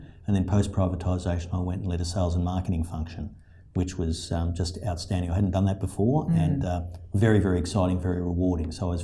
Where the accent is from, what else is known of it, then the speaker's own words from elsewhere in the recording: Sydney, New South Wales, Australia; I was born and bred in Sydney.